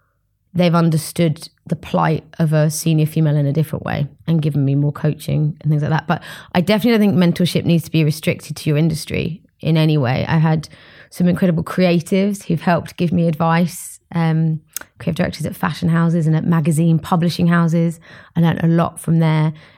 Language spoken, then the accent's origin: English; United Kingdom; I really struggled as a British woman transitioning to different cultures